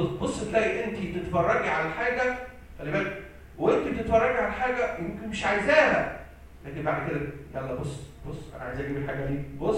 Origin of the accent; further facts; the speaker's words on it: Egypt; لما تعرف عندنا في مصر طبعا